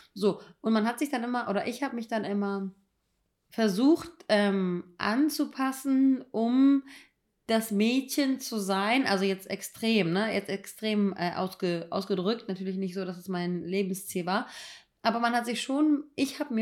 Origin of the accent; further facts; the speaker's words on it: Braunschweig, Lower Saxony, Germany; weil ich habe letztens mein Crush, als ich 16 war, aus meiner Heimat Braunschweig, den fand ich mit 16 ganz, ganz toll.